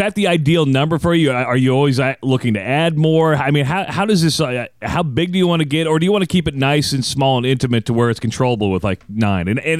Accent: United States; I mean, I'm American.

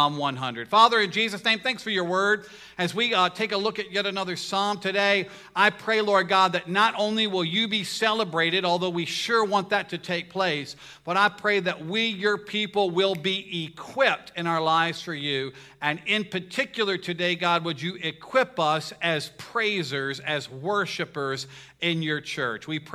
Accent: the South, United States; because I grew up in the South.

